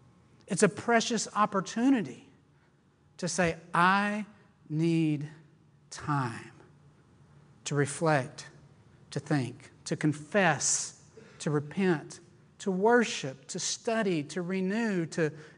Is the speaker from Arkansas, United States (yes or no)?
yes; Arkansas, United States; I'm from Arkansas, and I'm faithful to Walmart.